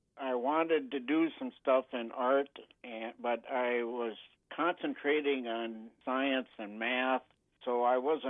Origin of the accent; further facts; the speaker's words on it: Grand Rapids, Minnesota, United States; now in Warren, United States; Originally, I'm from Grand Rapids, Minnesota.